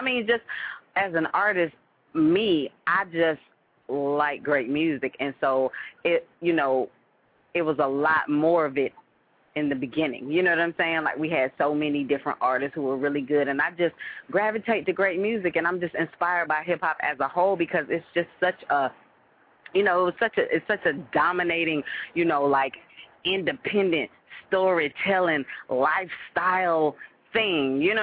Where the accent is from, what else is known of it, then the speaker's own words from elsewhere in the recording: Atlanta, Georgia, United States; also born or lived in Illinois; I was born in Illinois. I've been in Atlanta almost my whole life.